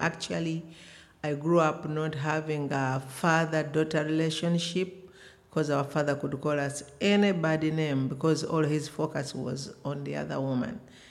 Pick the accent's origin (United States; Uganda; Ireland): Uganda; And I come from Uganda, but we do church planting in Kenya, Uganda, and Tanzania. A born-again Christian.